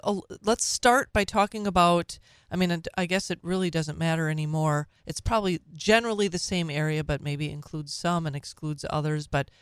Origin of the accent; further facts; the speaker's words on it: Minnesota, United States; I'm originally from Minnesota